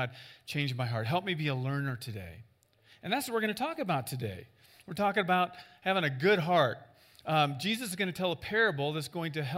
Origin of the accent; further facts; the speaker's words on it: Iowa, United States; You know, I grew up in Iowa where the dirt is rich and black and fruitful. Everything grows. This is what I grew up with.